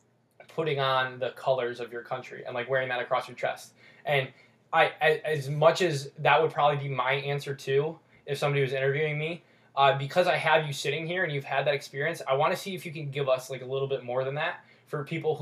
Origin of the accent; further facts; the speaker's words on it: United States; born there; I was born in the United States, and I'm average at best.